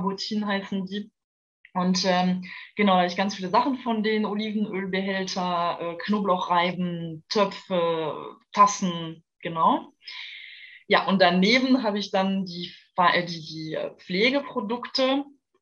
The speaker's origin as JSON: {"language": "German", "region": "southern France", "country": "France", "said": "ich komme aus Südfrankreich. Ich habe nichts mit der Bretagne zu tun."}